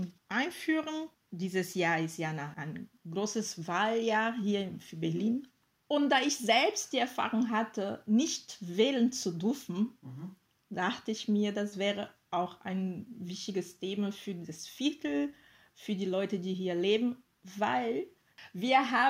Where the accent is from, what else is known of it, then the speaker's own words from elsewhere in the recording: Brazil; German is a second language; now in Germany; ich komme aus Brasilien und wohne in Deutschland seit 2010, mehr schon als 11 Jahren.